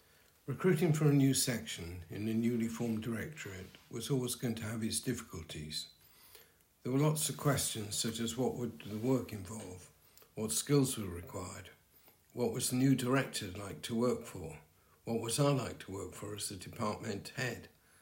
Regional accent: Wales, United Kingdom; I loudly shouted, "David, I'm Welsh."

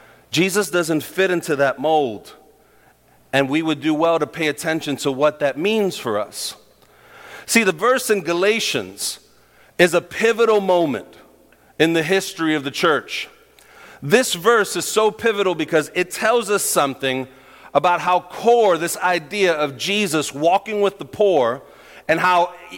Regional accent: New York, United States; Because you got to understand, I'm a New Yorker. This is the first time me being out of New York.

